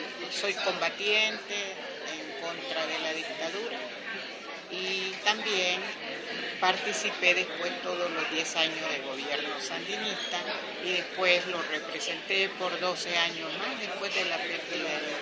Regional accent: Mexico; also born or lived in Nicaragua; tengo el privilegio de tener dos nacionalidades porque soy mexicana nicaragüense

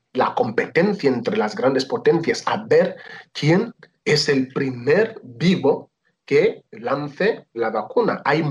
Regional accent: Equatorial Guinea; o ser decretados en Guinea Ecuatorial, en mi país.

